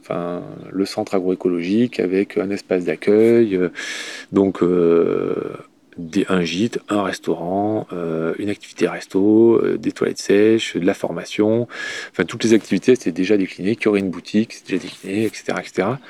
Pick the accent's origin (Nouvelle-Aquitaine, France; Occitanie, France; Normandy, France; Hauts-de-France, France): Nouvelle-Aquitaine, France; born there; j'habite là depuis pas mal d'années. Je suis né en Corrèze.